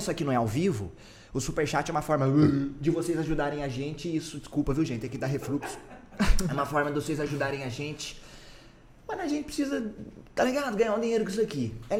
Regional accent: Taubaté, São Paulo, Brazil; born there; nasci em Taubaté.

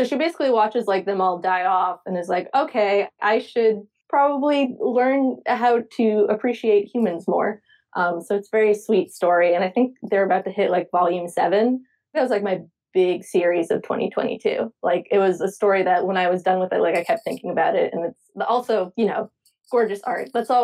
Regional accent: Franklin, Massachusetts, United States; Like I grew up in Franklin, Massachusetts, which I always say, you know, home of the nation's first public library.

